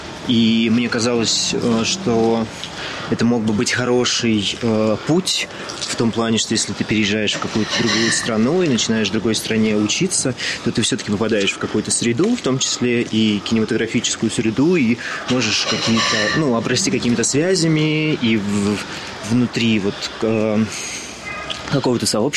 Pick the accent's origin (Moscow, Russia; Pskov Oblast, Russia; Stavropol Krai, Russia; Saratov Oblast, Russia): Pskov Oblast, Russia; Pskov; Нет, я из Пскова.